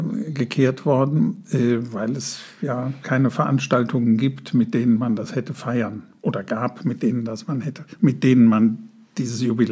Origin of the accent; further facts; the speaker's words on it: Hachenburg, Rhineland-Palatinate, Germany; ich komme aus Hachenburg.